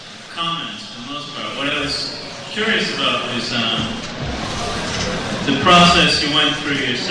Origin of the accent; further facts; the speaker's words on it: Massachusetts, United States; I'm a Democrat from Massachusetts, and I've seen the effect of the Jewish lobby, say, on Kennedy, Dukakis, even Barney Frank.